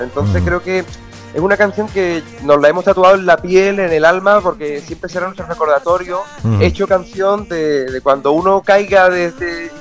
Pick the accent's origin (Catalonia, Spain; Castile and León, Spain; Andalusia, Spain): Andalusia, Spain; Cádiz; Pues mira, me pilla en mi tierra, en Cádiz me pilla, porque estoy aquí que venía a ver a la familia un fin de semana